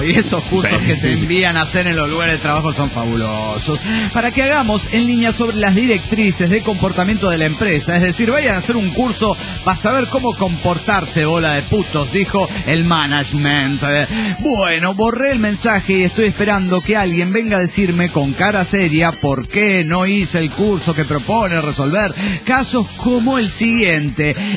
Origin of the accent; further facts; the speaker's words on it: Guadalajara, Jalisco, Mexico; Soy el trailero de Guadalajara, Jalisco, México.